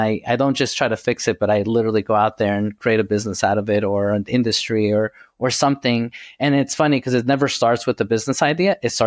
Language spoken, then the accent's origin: English; New York City, New York, United States; I grew up in New York City, and my mother had me as a teenager, and we literally grew up in poverty together.